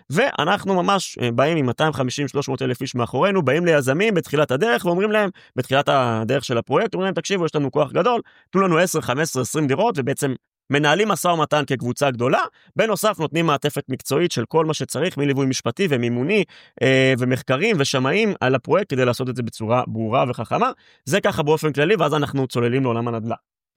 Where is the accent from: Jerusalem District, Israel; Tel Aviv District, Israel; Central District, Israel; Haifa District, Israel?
Central District, Israel; Rishon LeZion; אני בן 30 מראשון לציון